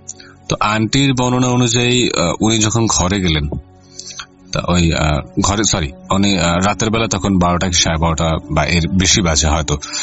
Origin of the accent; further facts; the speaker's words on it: Charghat, Rajshahi Division, Bangladesh; আমি তখন চারোঘাটে দিয়ে আমার নিজের এলাকায়।